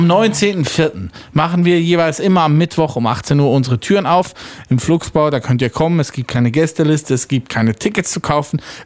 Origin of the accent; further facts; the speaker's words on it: Lucerne, Switzerland; deswegen sind wir Schweizer, besonders die Luzerner, extrem gut aussehend.